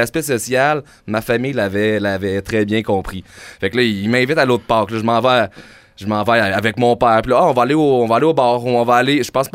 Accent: Quebec City, Quebec, Canada; Ben, du temps, moi, je viens de Québec

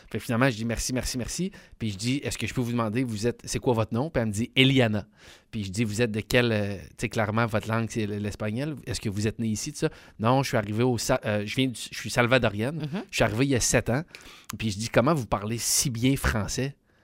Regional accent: Quebec, Canada; born there; moi, je suis né au Québec, puis je pense vivre au Québec jusqu'à la fin de mes jours.

